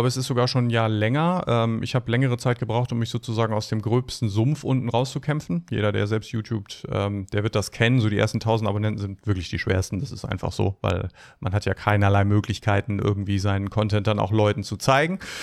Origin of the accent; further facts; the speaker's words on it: Northern Germany, Germany; Ich bin ja selber Norddeutscher und wir sagen ja üblicherweise Moin.